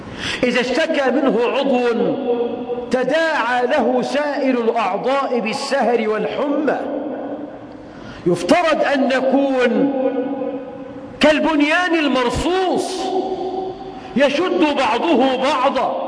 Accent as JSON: {"language": "Arabic", "country": "Egypt", "said": "اجعل بلدنا مصر خير البلاد، واجعل أهلها خير العباد"}